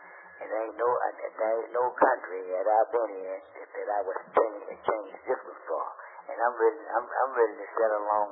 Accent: the South, United States; Well, yeah, I was born and raised in the South.

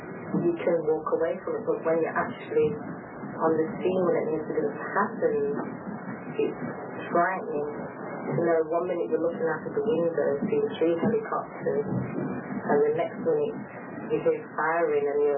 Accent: London, United Kingdom; London, England.

